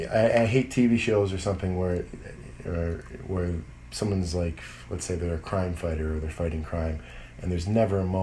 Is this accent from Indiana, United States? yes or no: no; Detroit, Michigan, United States; kind of in a weird way being kind of a minority growing up in Detroit